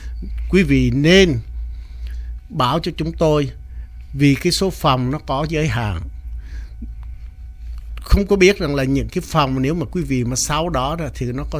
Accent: Central Vietnam, Vietnam; Mặc dù tôi là người Trung nhưng mà tôi vì đó là những cái rất quan trọng mà tôi khuyến khích con tôi cố gắng

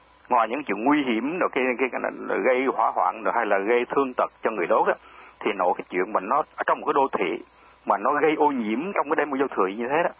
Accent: Hoi An, Quang Nam, Vietnam; Đại khái ví dụ như cái phố Hội An mà chúng tôi đi học từ hồi nhỏ ở miền Trung đó

